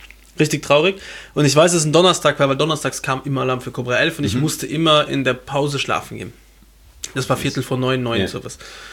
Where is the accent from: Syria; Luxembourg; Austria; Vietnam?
Luxembourg; Aber bei uns in Luxemburg ist halt dieser Nikolaus, eben das Gläschen heißt das bei uns